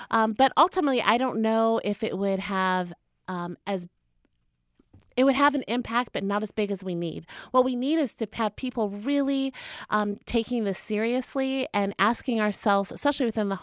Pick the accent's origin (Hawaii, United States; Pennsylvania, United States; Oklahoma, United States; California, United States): Oklahoma, United States; I am from the Pawnee Nation of Oklahoma